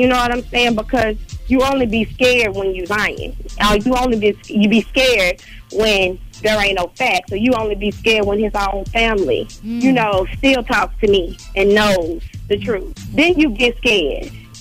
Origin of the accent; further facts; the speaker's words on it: Memphis, Tennessee, United States; I'm from Memphis. We jump gates.